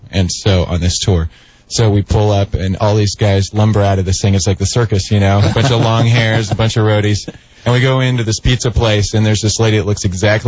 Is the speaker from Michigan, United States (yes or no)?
no; Los Osos, California, United States; also born or lived in San Fernando Valley; now in Morro Bay, United States; I live in Morro Bay now. I grew up